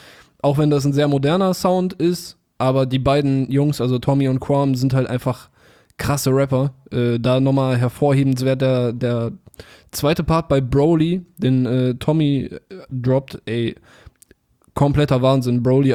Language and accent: German; Berlin, Germany; Also ich als Berliner.